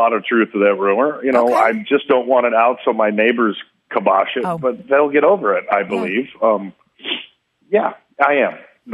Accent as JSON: {"language": "English", "region": "Oklahoma", "country": "United States", "tie": "born there", "said": "But I was born in Oklahoma, so"}